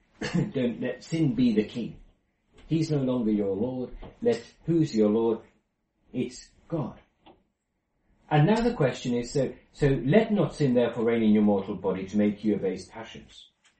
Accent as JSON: {"language": "English", "country": "Finland", "tie": "born or raised there", "said": "Where I grew up in Finland, there are no school uniforms."}